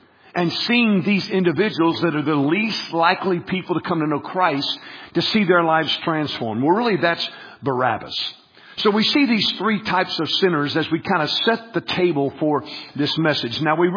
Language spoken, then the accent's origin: English; the South, United States; I grew up in the South where everybody goes to church.